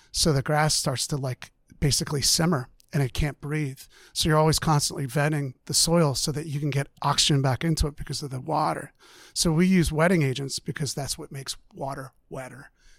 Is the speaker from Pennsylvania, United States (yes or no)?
yes; Springfield, Pennsylvania, United States; I grew up in Delaware County, Delco. Okay. Yeah, I'm a Delco kid. Springfield.